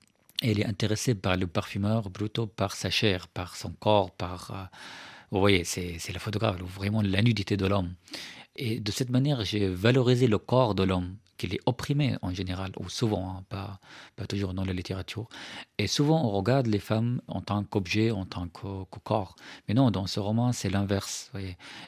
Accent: Syria; now in France; je suis rentré en tant que Français, par exemple. Vous voyez, j'avais mes papiers français, je n'ai pas de papiers syriens. J'entre en Syrie et là, il y avait un dialogue entre le Syrien et le Français que je suis.

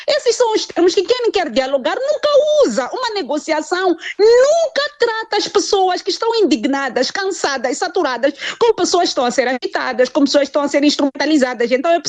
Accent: Mozambique; a nossa preocupação neste momento é como moçambicanos encontrar uma resposta ousada para unir estas vozes

